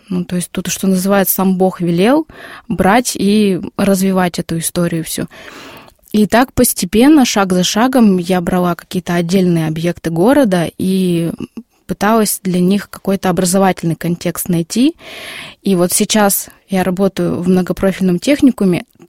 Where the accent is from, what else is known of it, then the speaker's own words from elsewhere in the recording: Nizhny Tagil, Sverdlovsk Oblast, Russia; now in Tobolsk, Russia; Я из Нижнего Тагила.